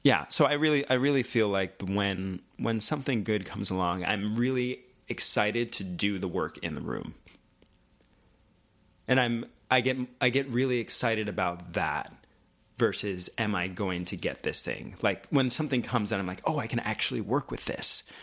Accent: New York, United States; I grew up in Long Island.

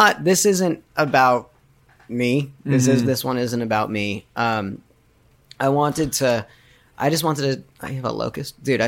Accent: Tucson, Arizona, United States; I grew up in Tucson. I actually grew up with, in the same place that Andrew did, in Tucson.

